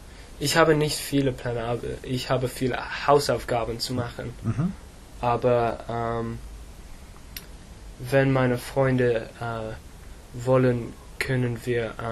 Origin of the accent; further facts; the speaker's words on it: England, United Kingdom; German is a second language; Ich bin fast 16 Jahre alt und ich komme aus England.